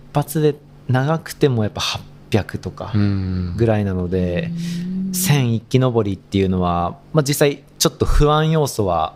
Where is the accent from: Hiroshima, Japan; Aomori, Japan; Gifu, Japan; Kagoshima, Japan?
Hiroshima, Japan; もともと広島ですね。広島生まれで